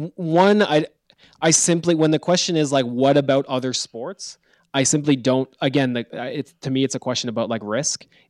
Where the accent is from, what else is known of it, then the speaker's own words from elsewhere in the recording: Canada; lockdowns everywhere in Canada, where I'm from. I'm Canadian.